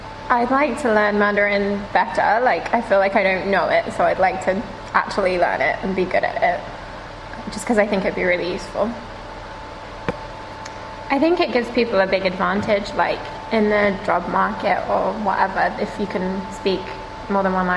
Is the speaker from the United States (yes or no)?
no; England, United Kingdom; also born or lived in Canada; I consider myself to be from England. I was born in Canada, but I didn't stay there for very long, so.